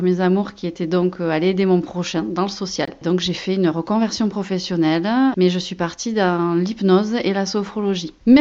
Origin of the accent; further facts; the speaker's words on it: Dax, Nouvelle-Aquitaine, France; je suis née à Dax et j'ai toujours tourné autour de Dax. Aujourd'hui j'habite Metz, donc c'est pas bien loin. Purlandaise